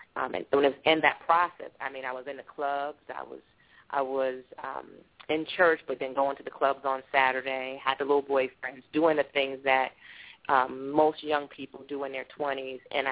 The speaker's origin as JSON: {"language": "English", "town": "Greenburgh", "region": "New York", "country": "United States", "said": "I am originally from New York. I have come from a place, a little town like Bethlehem, just place called Greenberg, New York, and Westchester outside of the city"}